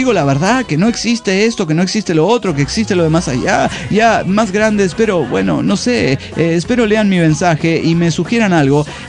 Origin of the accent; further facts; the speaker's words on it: Guadalajara, Jalisco, Mexico; de Guadalajara, Jalisco.